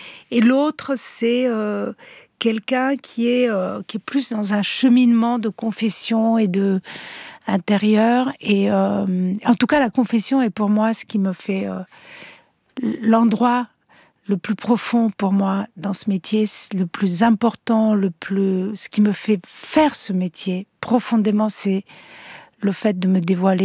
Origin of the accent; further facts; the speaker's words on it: Italy; Voilà, je suis italienne aussi.